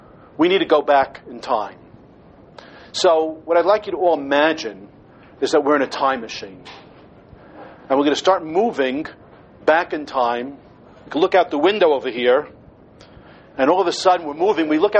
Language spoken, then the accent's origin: English; Baltimore, Maryland, United States; A few years ago, I encountered a person in Baltimore, my hometown, by the name of Rabbi Porter, Rabbi Shlomo Porter.